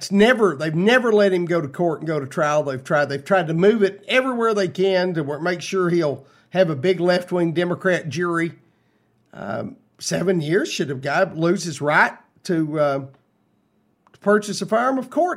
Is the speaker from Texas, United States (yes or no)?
yes; Floydada, Texas, United States; over in my hometown in Floydada, Texas, pumpkin capital of the world